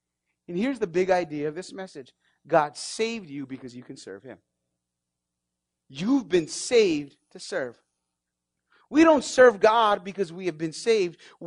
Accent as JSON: {"language": "English", "region": "New Mexico", "country": "United States", "tie": "born or raised there", "said": "And I'm just chilling because I grew up in New Mexico. And everybody just cruises."}